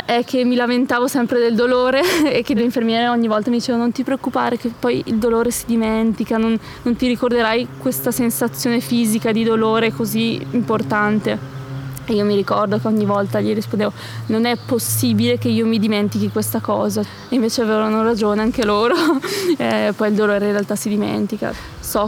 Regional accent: Palazzolo sull'Oglio, Lombardy, Italy; siamo arrivati nel mio paese a Palazzolo sull'Oglio

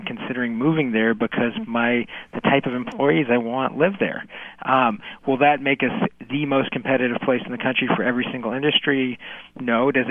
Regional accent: Portland, United States; I grew up in Portland, spent my whole life in Portland except for going to school, and I love it here.

